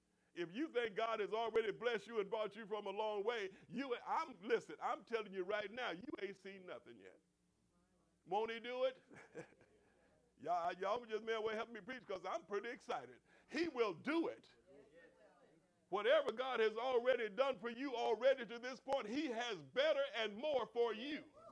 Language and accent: English; Okmulgee, Oklahoma, United States; I'm from Okmulgee, Oklahoma, and they didn't have street lights in the part of town where we live.